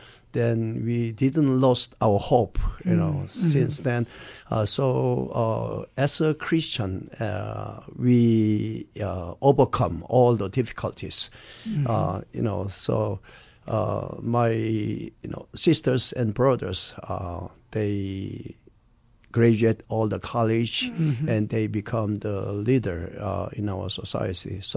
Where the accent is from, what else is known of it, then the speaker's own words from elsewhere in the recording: South Korea; born there; English is a second language; I was born actually in Korea